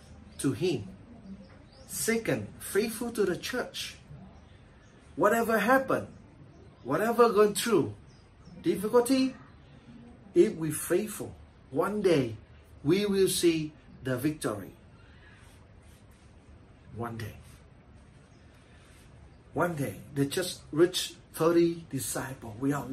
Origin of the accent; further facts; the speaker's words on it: Hanoi, Vietnam; English is a second language; When we see my hometown in Hanoi to have the disciple. So in the New Year holidays, whenever we take the trip to our hometown, I still look at the people over there.